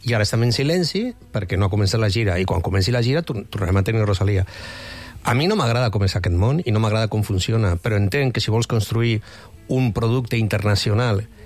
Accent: Irun, Basque Country, Spain; Catalan is a second language; jo soc d'un poble petit de Guipúscoa que es diu Irún

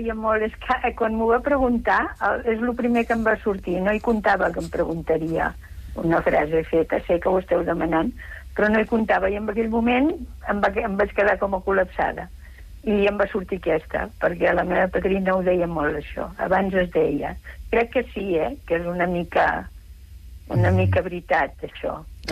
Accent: Barcelona, Catalonia, Spain; born there; now in La Bisbal del Penedès, Spain; els meus abans passats tots són d'aquí. Jo vaig néixer a Barcelona per circumstàncies, perquè els meus pares van anar a viure allà quan es van casar. Però doncs ara estic aquí

